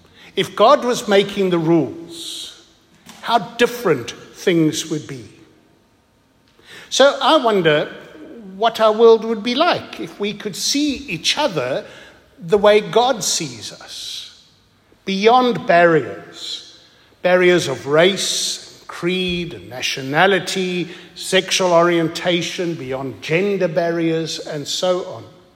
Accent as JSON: {"language": "English", "country": "Australia", "said": "We are Australian, and if you don't have a visa, you cannot come to us."}